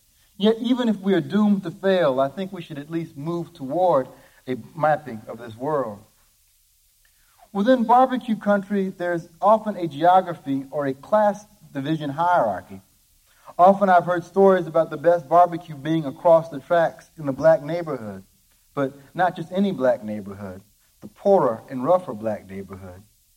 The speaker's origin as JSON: {"language": "English", "region": "Louisiana", "country": "United States", "said": "I'm from Louisiana, and, you know, we border Texas, and so we kind of used to the stuff Texas people say."}